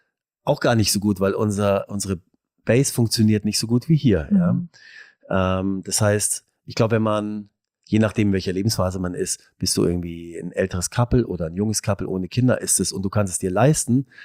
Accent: Bavaria, Germany; ich bin ja mein Leben lang letztendlich da in der Münchner Region groß geworden.

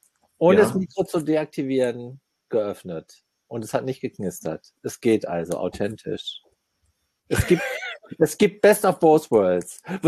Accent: Münster, North Rhine-Westphalia, Germany; born there; ich bin ja gebürtiger Münsteraner

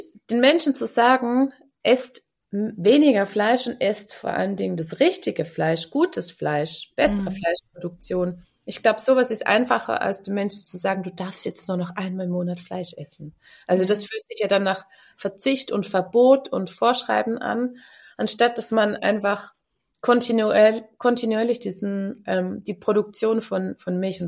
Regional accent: Switzerland; ich komme ja aus der Schweiz und wohne auch hier

